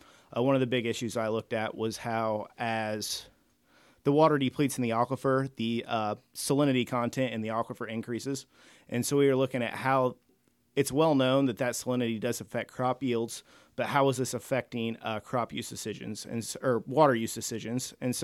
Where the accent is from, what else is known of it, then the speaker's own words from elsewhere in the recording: Vincennes, Indiana, United States; So I grew up in Vincennes, Indiana, about an hour north of Henderson, Kentucky. I grew up on a corn and soybean operation